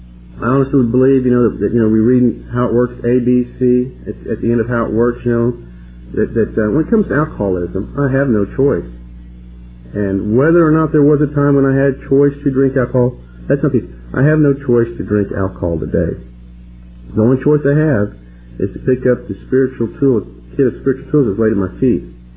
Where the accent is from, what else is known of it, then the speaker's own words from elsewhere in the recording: Oklahoma, United States; I told this person that I'm a heterosexual from Oklahoma, and I'm going to go on down the road.